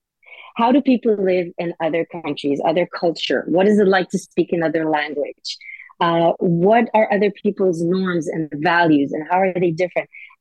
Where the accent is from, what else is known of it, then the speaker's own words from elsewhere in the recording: Jerusalem, Jerusalem District, Israel; I grew up in Jerusalem in a very homogeneous Orthodox Jewish community.